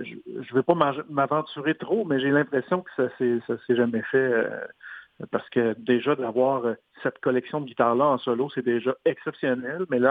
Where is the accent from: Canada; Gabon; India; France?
Canada; Saint-Georges-de-Beauce, Quebec; Oui, bien moi je viens de Saint-Georges-de-Beauce. Alors quand j'avais 6 ans, mes parents avaient décidé que je jouerais d'un instrument.